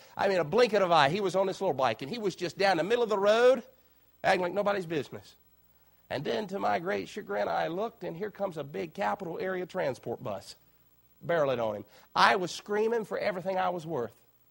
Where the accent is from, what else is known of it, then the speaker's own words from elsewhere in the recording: United States; As a kid, growing up in Chesapeake County, from time to time, farmers would come by.